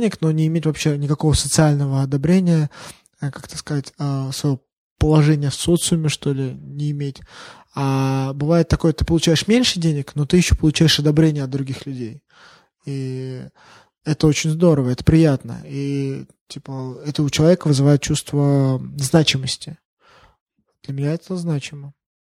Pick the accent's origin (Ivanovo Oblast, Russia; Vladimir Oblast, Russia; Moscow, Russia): Moscow, Russia; Возможно, это потому, что я вырос в Москве, и мы как бы разговариваем на одном языке.